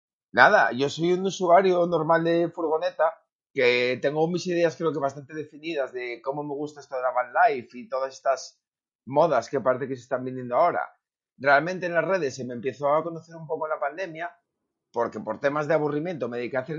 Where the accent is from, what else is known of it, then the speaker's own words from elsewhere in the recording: Asturias, Spain; Bueno, de la grandísima patria de Asturias. Firme defensor de Asturias.